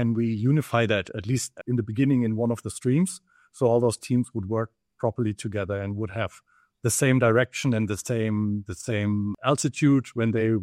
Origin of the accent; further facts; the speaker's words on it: Germany; now in Amsterdam, Netherlands; I'm originally from Germany and currently I'm living in the beautiful Amsterdam